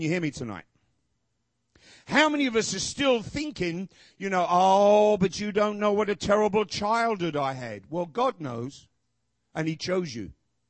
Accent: London, United Kingdom; oh, we're from London, England.

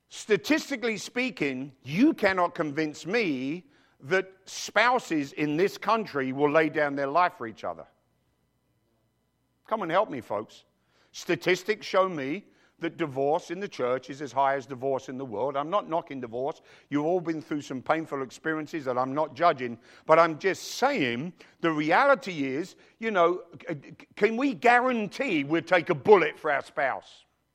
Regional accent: England, United Kingdom; Les and I have had lots of fights because I'm English and he's Australian.

